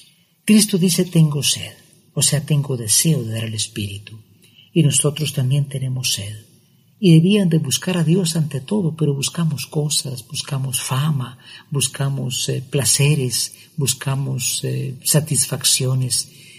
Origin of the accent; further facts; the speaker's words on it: Guatemala; como hijos de nuestra tierra, como guatemaltecos